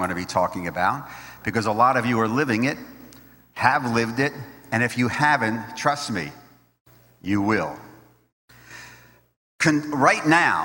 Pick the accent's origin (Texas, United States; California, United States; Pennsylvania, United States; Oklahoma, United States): Pennsylvania, United States; Philadelphia; because my career with the union started in Philly, where I'm from. I'm a Philadelphian.